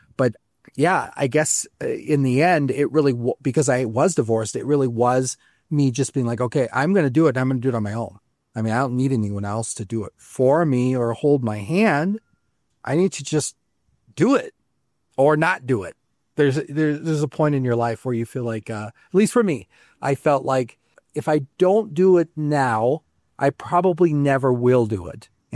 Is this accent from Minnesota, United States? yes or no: yes; Minneapolis, Minnesota, United States; coming from Minneapolis, which is my hometown.